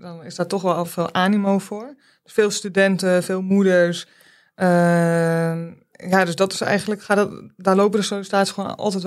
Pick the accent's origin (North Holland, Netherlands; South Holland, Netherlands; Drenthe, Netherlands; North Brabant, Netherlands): North Holland, Netherlands; Wognum; In Wognum.